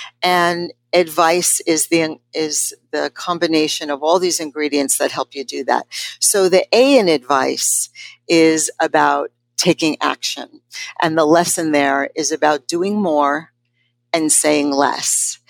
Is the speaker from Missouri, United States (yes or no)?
no; New York City, New York, United States; I'm a kid from the Lower East Side before it was groovy. I'm a product of all New York City public education from high school through all my graduate degrees.